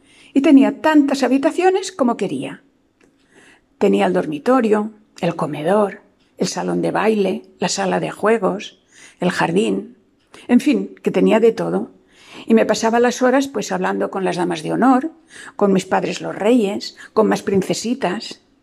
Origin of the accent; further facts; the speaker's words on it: Barcelona, Catalonia, Spain; tengo 72 años y soy de Barcelona.